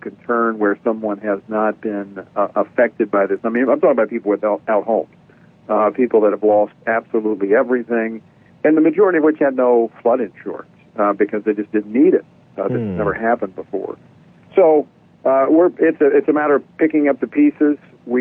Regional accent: Louisiana, United States; I know people who listen to Washington Watch know that I'm from Louisiana. I commute back and forth each week to Washington.

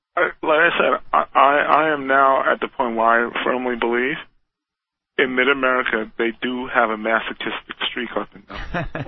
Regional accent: New York City, New York, United States; I'm from New York City. I don't need a car.

